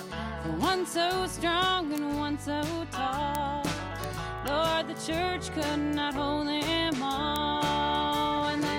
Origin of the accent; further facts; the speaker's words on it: Georgia, United States; This is about my home state, Go Dogs. This one is called